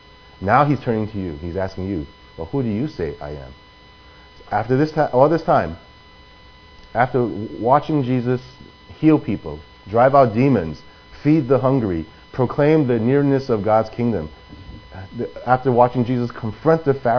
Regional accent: New York City, New York, United States; You know, I am from New York City, and I follow the Knicks.

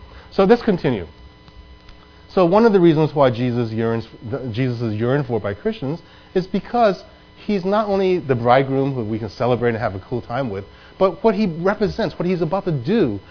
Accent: New York City, New York, United States; And as you know, Betty and I grew up in New York City. We became believers in our churches in New York City.

